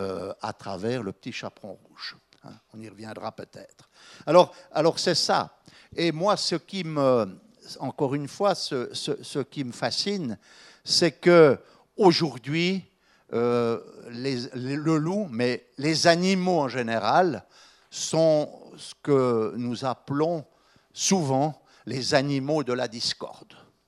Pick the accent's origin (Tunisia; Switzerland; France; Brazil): Switzerland; Les Bayards, Neuchâtel; moi je suis originaire des Bayards.